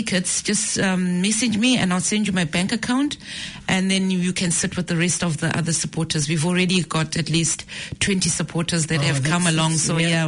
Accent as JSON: {"language": "English", "country": "Zimbabwe", "first_language": "Shona", "second_language": "English", "said": "I'm from Zimbabwe originally."}